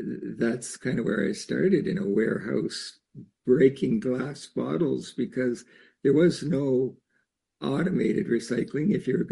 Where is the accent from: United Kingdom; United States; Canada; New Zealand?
Canada; Eastern Canada; I was born and raised in the East of Canada, and we were originally in an area that was a real snow belt.